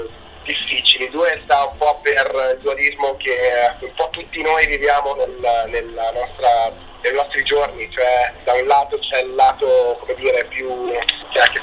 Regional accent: Veneto, Italy; essendo veneti abbiamo questo costante vizio nel continuare a riempire bicchieri mezzi vuoti.

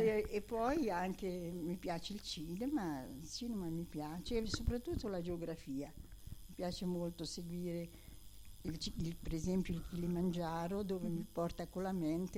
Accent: Genoa, Liguria, Italy; now in Ancona, Italy; ho 87 anni. Vengo da Genova, ma da molti anni vivo in Ancona, dove sono nati i miei figli e i miei nipoti

